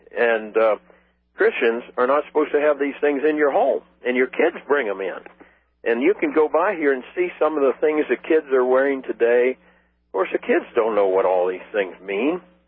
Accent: Ireland; I'm Irish, and I wanted a piece of Irish jewelry to wear.

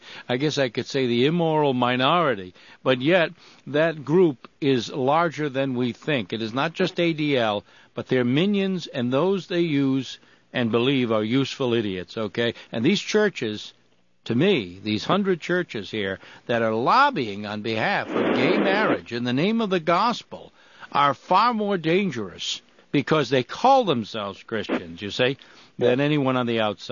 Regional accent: Rhode Island, United States; right here in my home state of Rhode Island, we just had these hearings on a gay marriage bill.

